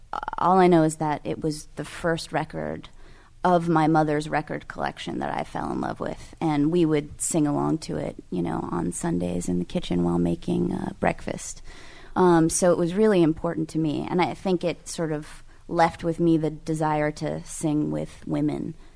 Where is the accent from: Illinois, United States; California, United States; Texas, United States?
California, United States; I'm from California, and that's, you know, if you think about some of the music that came out of Central California